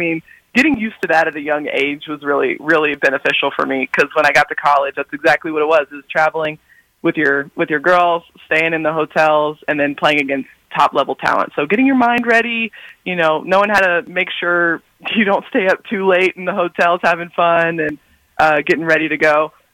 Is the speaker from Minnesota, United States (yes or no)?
no; Tennessee, United States; The support was something that was always there for me just growing up in Middle Tennessee in general. So even in Nashville, definitely in Murfreesboro, I felt the support at every turn.